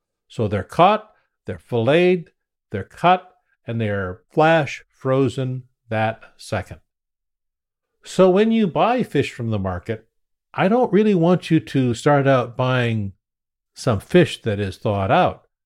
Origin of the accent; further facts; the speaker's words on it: Ketchikan, Alaska, United States; Many of you knew I grew up in Ketchikan, Alaska, which is the salmon capital of the world.